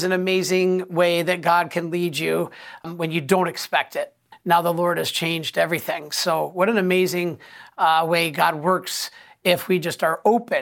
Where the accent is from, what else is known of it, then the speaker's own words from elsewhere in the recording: Detroit, Michigan, United States; Because back in Michigan, where I grew up in Detroit